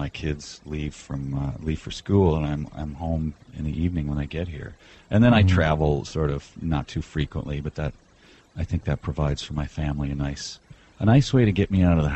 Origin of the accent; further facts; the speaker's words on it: Midwest, United States; I'm Danish. I was raised in the Midwest and never lived anywhere else.